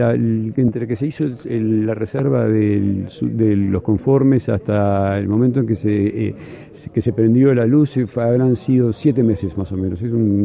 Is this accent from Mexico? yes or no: no; Uruguay; Yo creo que esas cosas nos acercan como uruguayos y contribuyen de alguna manera a generar ciudadanía